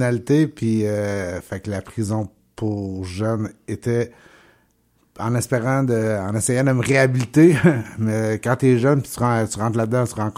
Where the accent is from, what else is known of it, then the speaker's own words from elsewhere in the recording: Victoriaville, Quebec, Canada; moi, je suis natif de Victoriaville, puis ces coins-là.